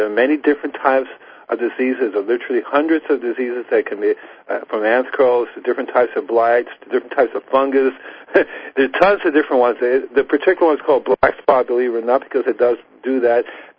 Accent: Cuba; also born or lived in Puerto Rico; Because I know I grew up in Cuba and Puerto Rico

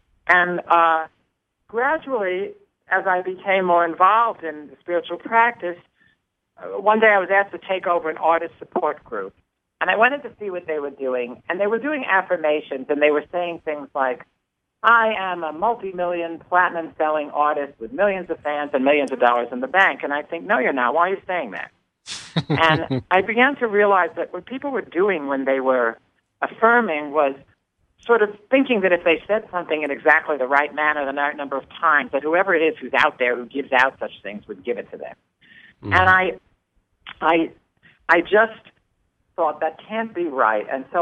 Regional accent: New York, United States; I went back to New York, which was my hometown, and I began to coach singers and do small theater things

